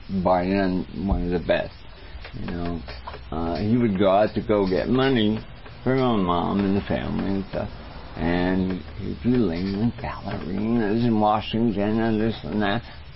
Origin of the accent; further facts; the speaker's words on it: Rome, Lazio, Italy; English is a second language; I'm from Rome, Italy, originally.